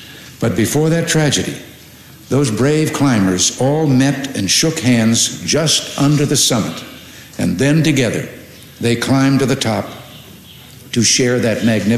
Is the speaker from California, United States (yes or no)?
yes; California, United States; Being a Californian